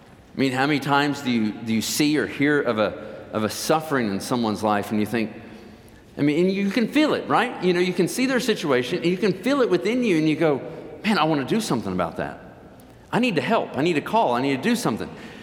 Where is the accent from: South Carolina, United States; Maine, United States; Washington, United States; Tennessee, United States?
Tennessee, United States; Nearly 2 years ago, my mother died, and she was quite well known in my hometown. It was a three-hour visitation in East Tennessee at the church there.